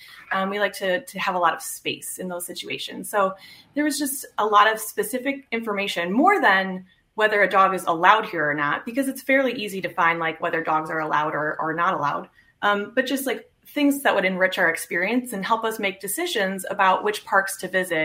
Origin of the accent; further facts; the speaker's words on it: Milwaukee, Wisconsin, United States; I am originally from the Milwaukee area and had moved away from the state for school and jobs and came back after about 12 years. And so then as an adult coming back to Wisconsin, I wanted to learn more about my home state.